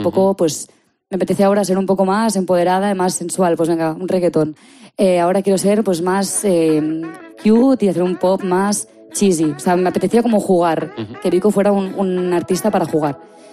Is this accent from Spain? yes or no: yes; Tiana, Catalonia, Spain; now in Madrid, Spain; Estoy en mi pueblo, que lo adoro, Tiana, el Maresma